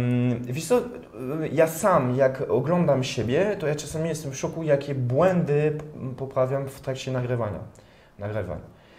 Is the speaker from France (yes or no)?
yes; France; first language French; Polish is a second language; now in Poland; Bo ja się urodziłem we Francji, to jest język, który mówiłem od dziecka, to jest język, który się uczyłem w szkole, to jest język, który obtaczał mnie totalnie, jak się wychowałem we Francji.